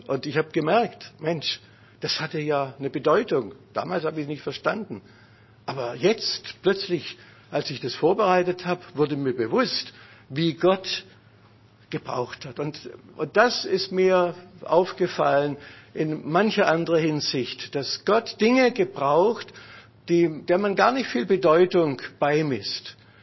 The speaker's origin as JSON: {"language": "German", "town": "Stuttgart", "region": "Baden-Württemberg", "country": "Germany", "said": "Vieles schien mir moderner als in Stuttgart zu sein, wo ich herkomme."}